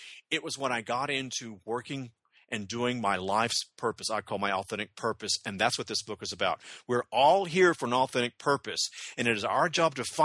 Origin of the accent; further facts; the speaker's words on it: Southern US, United States; And it's funny, too, because, you know, I'm from the South.